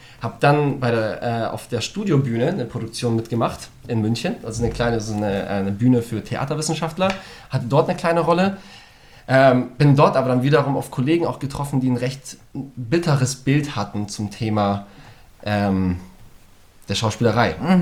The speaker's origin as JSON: {"language": "German", "country": "Poland", "also_born_or_lived": "Bavaria", "said": "Und das als Pole, also mit zwei polnischen Eltern."}